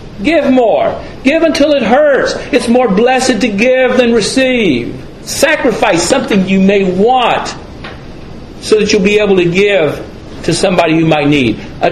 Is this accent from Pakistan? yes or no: no; Alabama, United States; I sometimes say I'm from Alabama.